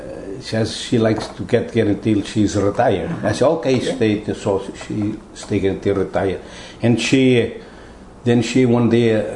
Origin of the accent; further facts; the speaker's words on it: Portugal; now in Canada; I came from Portugal.